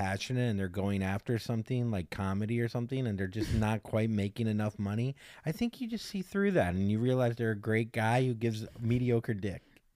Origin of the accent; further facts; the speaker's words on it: Florida, United States; I'm from Florida.